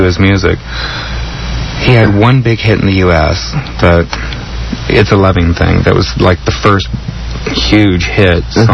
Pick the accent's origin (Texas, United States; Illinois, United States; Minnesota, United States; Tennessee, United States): Texas, United States; born there; I was born in Texas.